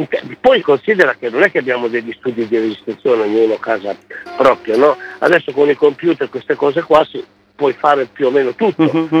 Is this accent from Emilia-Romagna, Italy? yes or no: yes; Novellara, Emilia-Romagna, Italy; io abito in un paese che è Novellara, non vengo da Los Angeles, io vengo da Virginia, Novellara, però mi va bene uguale.